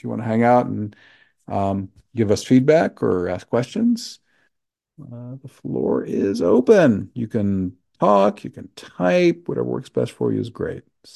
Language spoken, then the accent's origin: English; Oklahoma, United States; I can say that I was born and raised in Oklahoma.